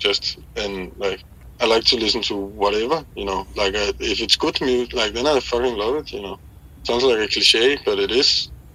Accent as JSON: {"language": "English", "town": "Copenhagen", "region": "Capital Region of Denmark", "country": "Denmark", "said": "No, we're all from Copenhagen, Denmark."}